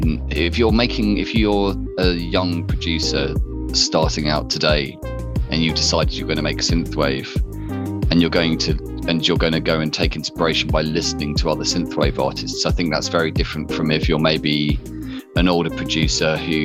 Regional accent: South East England, United Kingdom; now in London, United Kingdom; I'm originally from the south of London, if you know England at all. I'm from an area called Surrey, but I live in London.

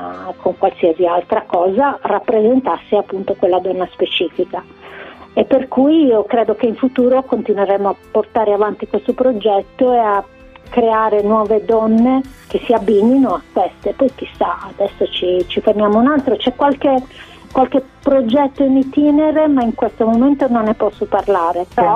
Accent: Mogoro, Sardinia, Italy; Noi siamo nate e cresciute a Mogoro

